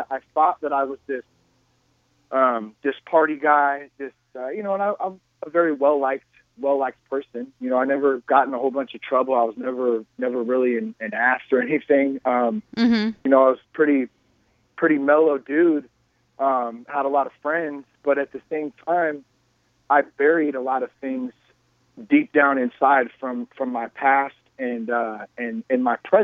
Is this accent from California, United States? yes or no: yes; California, United States; I'm from Northern California, so I mean I'm mm-hmm. you know I'm California to the fullest, born and raised here.